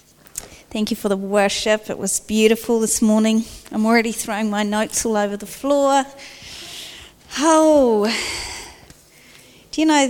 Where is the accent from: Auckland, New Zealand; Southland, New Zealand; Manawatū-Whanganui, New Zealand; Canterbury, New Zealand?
Southland, New Zealand; Now, I do not have any Māori blood in me. I grew up in Southland.